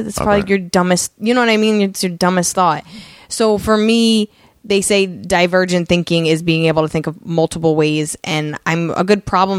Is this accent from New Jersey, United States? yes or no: yes; New Jersey, United States; Like, I'm from Jersey, and we just don't pronounce things.